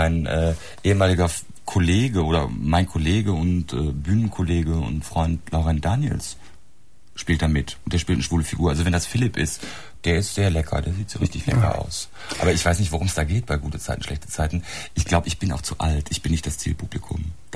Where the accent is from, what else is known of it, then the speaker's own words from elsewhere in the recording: Oslo, Norway; first language Norwegian; German is a second language; Ja, ich snakke litt norsk, jeg skal hilse alle som forstår norsk, og jeg vokste opp i Oslo